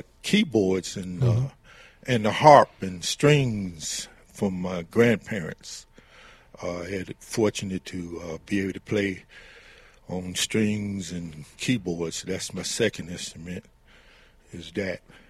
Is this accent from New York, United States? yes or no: no; Detroit, Michigan, United States; born there; Well, I was born in Detroit, so, and then too, I'm not real good at communicating by talking, really.